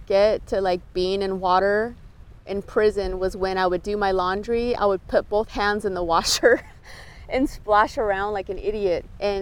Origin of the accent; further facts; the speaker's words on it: California, United States; So we grew up in Orange County, where Knott's Berry Farm and Disneyland was, and I had pretty much a normal childhood